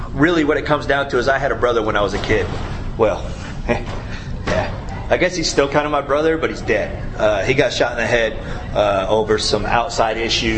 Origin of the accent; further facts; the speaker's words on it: Oklahoma, United States; And I came out here from Oklahoma, got sober in Oklahoma.